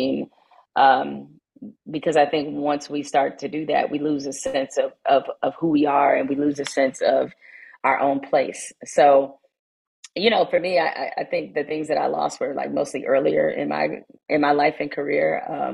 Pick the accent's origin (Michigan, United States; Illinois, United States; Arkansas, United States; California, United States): Michigan, United States; Detroit; growing up in Detroit, growing up in poverty